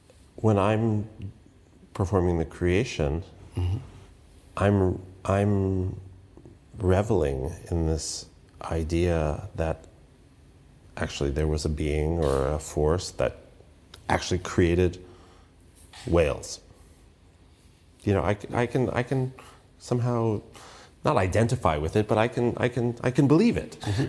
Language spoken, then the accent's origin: English; United States; And, you know, I'm an American musician, but I perform a lot of German music.